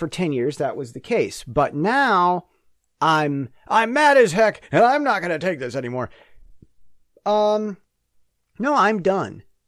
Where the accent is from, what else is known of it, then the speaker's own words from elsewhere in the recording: United States; And I'm realizing as American, the Taiwanese understand the colonial revolutionary Americans better than the Americans do.